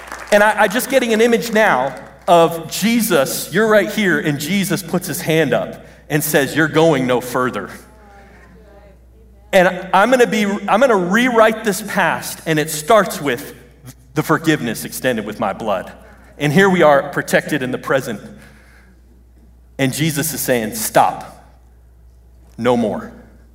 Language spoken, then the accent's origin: English; Brooklyn, New York, United States; born there; That's essentially my home state. I was born in Brooklyn, just like Captain America.